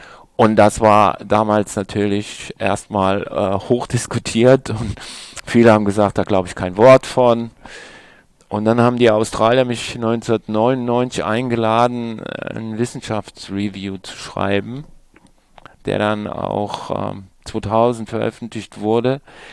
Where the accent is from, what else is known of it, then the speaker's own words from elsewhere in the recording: Rhineland-Palatinate, Germany; ich bin ja im Weingut groß geworden und also in an der Mosel groß geworden